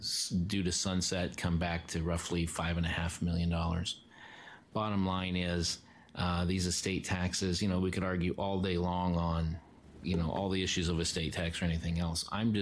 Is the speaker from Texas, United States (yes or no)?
no; Idaho, United States; because I grew up in Idaho. I decided not to move across the border when I moved, and so I live on the Idaho side, have for all my life.